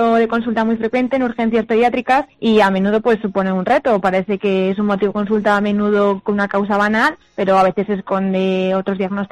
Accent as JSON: {"language": "Spanish", "town": "Guadalajara", "region": "Castilla-La Mancha", "country": "Spain", "said": "Yo es que soy de aquí, de Guadalajara"}